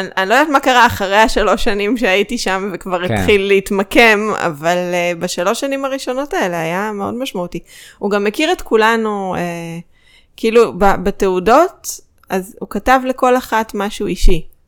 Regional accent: Petah Tikva, Central District, Israel; מפתח תקווה מכפר גנים. גדלתי שם בשכונה. הגענו לשם כשהייתי בכיתה ב', לפני כן היינו בפתח תקווה באזור אחר.

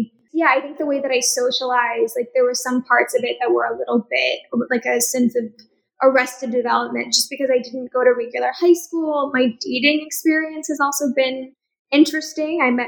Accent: Dallas, Texas, United States; So I was modeling in New York, but I'm from Dallas originally.

